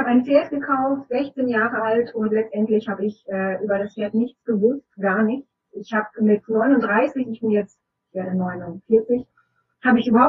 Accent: Bielefeld, North Rhine-Westphalia, Germany; ich komme aus Bielefeld, also Nordrhein-Westfalen.

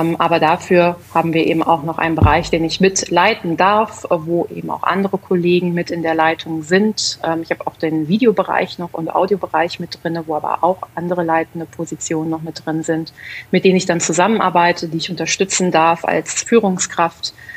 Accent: Berlin, Germany; Ich bin auch Berlinerin und ich bin auch sehr stolz darauf, das immer wieder so zu betonen, weil es offensichtlich so selten ist, dass es noch so eingefleischte Berliner gibt, die hier geboren sind, die hier aufgewachsen sind

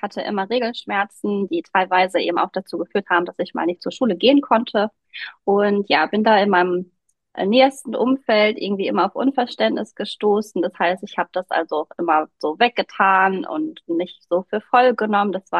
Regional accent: Herford, North Rhine-Westphalia, Germany; Ich komme hier aus Herford im Nordrhein-Westfalen

